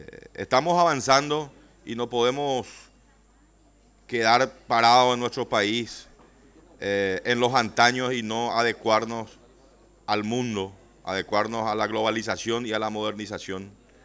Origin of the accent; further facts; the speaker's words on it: Paraguay; a nosotros como paraguayos nos interesa proteger lo que nosotros producimos y apoyar a los productores de nuestro país